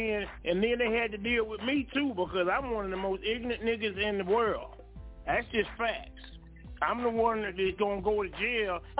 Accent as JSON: {"language": "English", "region": "Florida", "country": "United States", "said": "I said, man, I'm from Florida. That's how we do it at the strip club, man."}